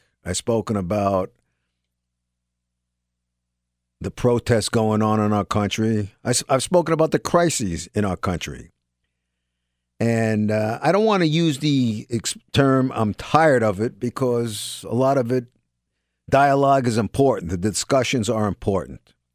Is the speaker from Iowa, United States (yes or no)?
no; New York, United States; People my age, most of them, you know, growing up in New York, chances.